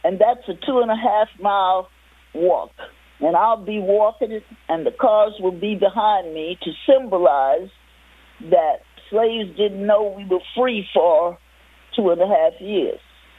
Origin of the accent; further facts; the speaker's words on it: Marshall, Texas, United States; also born or lived in Fort Worth; We moved to Fort Worth from Marshall, Texas in 1937. My parents worked hard and were able to pay down on a house at the corner of Annie and New York Street, Fort Worth, called the South Side.